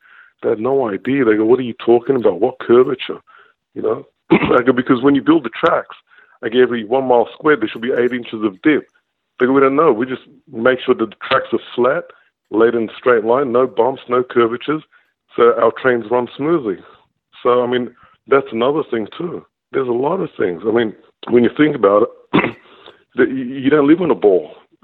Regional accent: Sydney, New South Wales, Australia; I'm from Sydney.

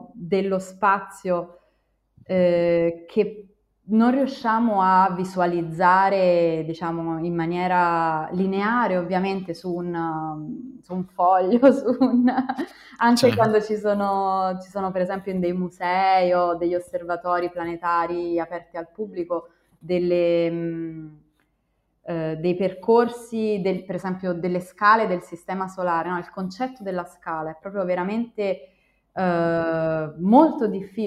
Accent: Salerno, Campania, Italy; moved away; sono di Salerno e geograficamente il nostro tanta parte di come noi del sud Italia, del sud Europa, ci vediamo come una specie di periferia dell'impero.

